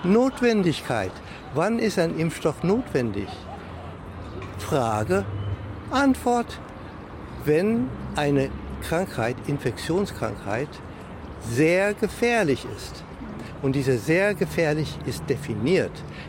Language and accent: German; Thailand; Aber ich bin Thailänder. Bei uns sterben über 90%.